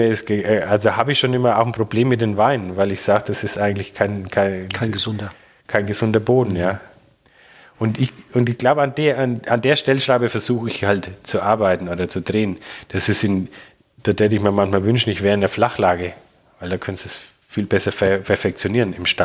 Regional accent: Bavaria, Germany; Muss ich als Franke ja sagen

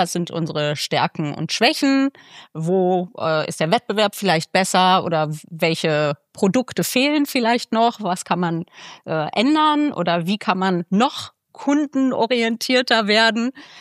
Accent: Berlin, Germany; in meiner Heimatstadt Berlin

